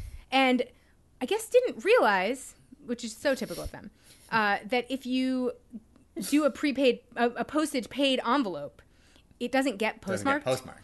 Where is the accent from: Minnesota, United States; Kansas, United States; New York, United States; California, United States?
New York, United States; I know as a New Yorker